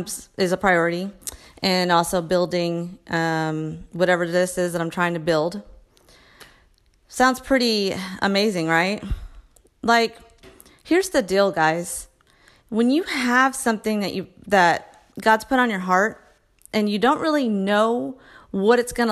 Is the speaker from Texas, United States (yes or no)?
yes; Texas, United States; Like, I'm a mom from Texas, and I'm talking to you on a podcast